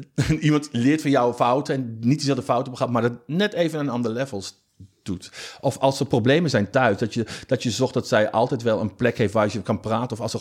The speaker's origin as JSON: {"language": "Dutch", "region": "Utrecht", "country": "Netherlands", "tie": "born or raised there", "said": "Ik kom officieel uit Utrecht. Gewoon lekker in een volksbuurt geboren en getogen."}